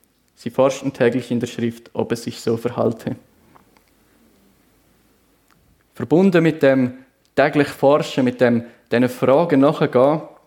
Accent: Aargau, Switzerland; Entschuldigung, ich bin Aargauer.

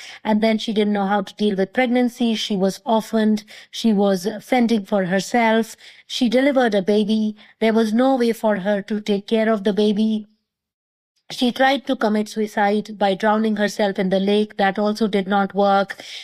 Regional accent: India; And I grew up in India.

